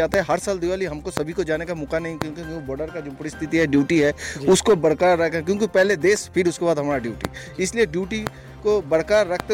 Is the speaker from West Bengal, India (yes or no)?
yes; West Bengal, India; मैं बंगाल कलकत्ता का पास रहने वाला हूँ।